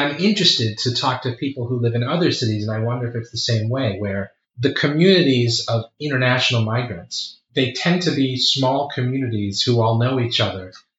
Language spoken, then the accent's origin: English; Boston, Massachusetts, United States; I have a very strong feeling of being a Bostonian, a New Englander, an American, right?